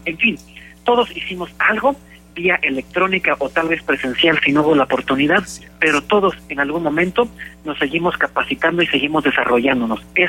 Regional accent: Mexico; es algo que nos caracteriza nosotros como mexicanos.

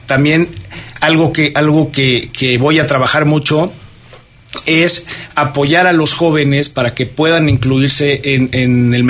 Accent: Querétaro, Mexico; yo soy queretano, tengo 34 años, recién casado

